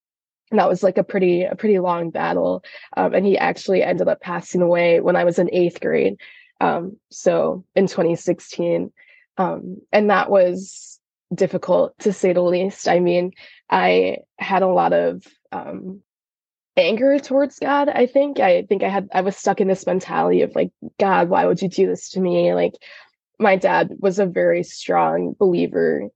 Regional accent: Pewaukee, Wisconsin, United States; I'm from Pewaukee, Wisconsin. Cool. So right outside of Milwaukee, about an hour outside of Madison.

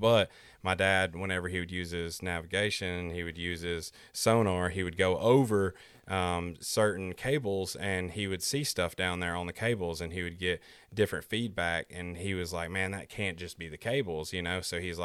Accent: Georgia, United States; Well, my family's originally from Ohio. That's where my dad's from. And then my granddad, he fished the Great Lakes up there up north. And then they migrated down like a lot of folks do, and they moved down here.

